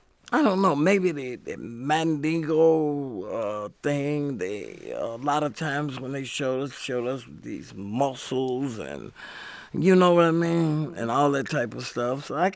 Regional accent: Chicago, Illinois, United States; also born or lived in Northport, Alabama; I was born in Northport, Alabama, but I grew up in Chicago.

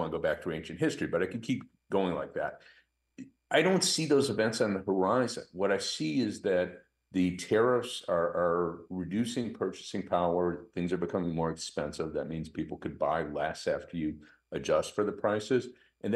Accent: Illinois, United States; you know, I'm actually from Illinois. So, you know, Illinois trades with Wisconsin and Ohio.

